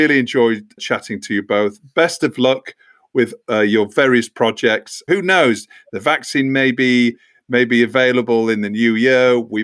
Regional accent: United Kingdom; I mean, being a Brit and looking over to America

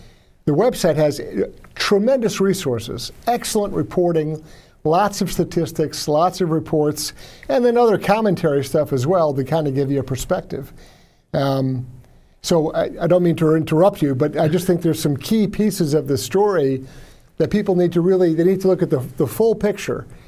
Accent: New York, United States; I'm originally a New Yorker

